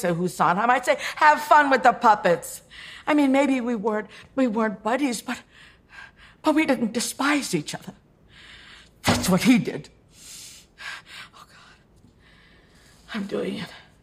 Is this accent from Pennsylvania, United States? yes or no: no; New York City, New York, United States; Because I'm a New Yorker, and we always hated him.